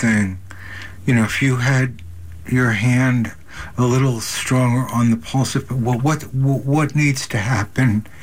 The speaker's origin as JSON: {"language": "English", "town": "New York City", "region": "New York", "country": "United States", "tie": "born or raised there", "said": "I believe you're in New York City now, my hometown. I miss it today."}